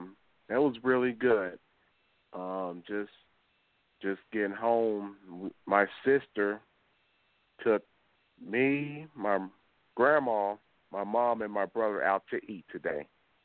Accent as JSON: {"language": "English", "town": "Dayton", "region": "Ohio", "country": "United States", "tie": "born or raised there", "said": "we're a little situation here in my hometown of Dayton"}